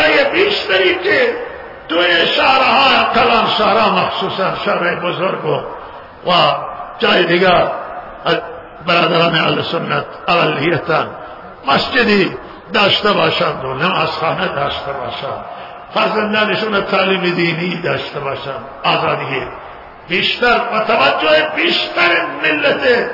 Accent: Iran; ما ایرانیم و اهل سنتی

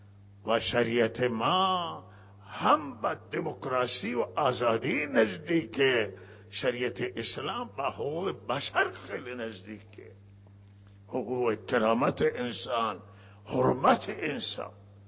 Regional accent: Iran; ما بالاخره ایرانیم، شهروندیم

